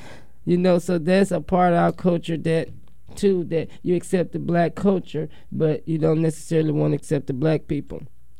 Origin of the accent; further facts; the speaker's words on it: the South, United States; Because we was raised deep in the South.